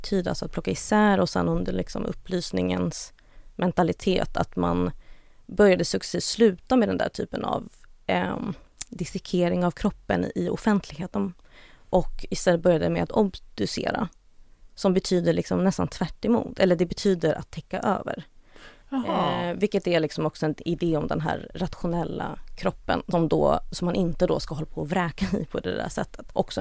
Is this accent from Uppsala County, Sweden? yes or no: yes; Uppsala, Uppsala County, Sweden; Jag är uppvuxen i Uppsala och man brukade gå dit med skolan.